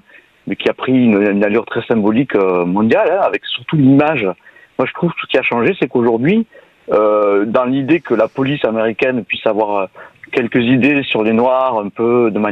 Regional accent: France; on est français

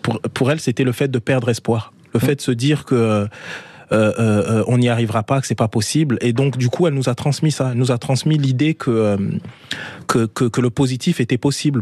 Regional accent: Republic of the Congo; also born or lived in Paris, France; je suis né donc à Paris, dans le 14e arrondissement, et puis on est retourné donc au Congo, le pays d'origine donc de mes parents.

